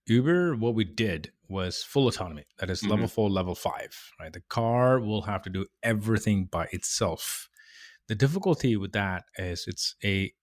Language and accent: English; India; English is a second language; I come from India originally, born and raised there. Very lower middle class family.